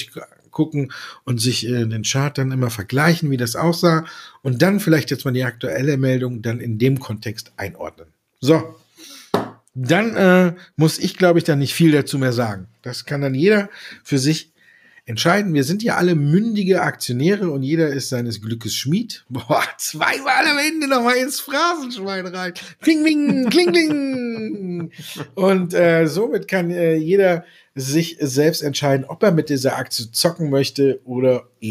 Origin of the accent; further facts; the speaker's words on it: Düsseldorf, North Rhine-Westphalia, Germany; born there; ich als geborener Düsseldorfer